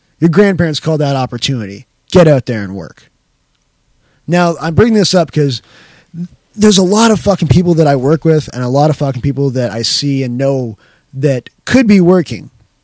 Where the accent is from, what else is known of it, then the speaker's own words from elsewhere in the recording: Canada; But because we're Canadian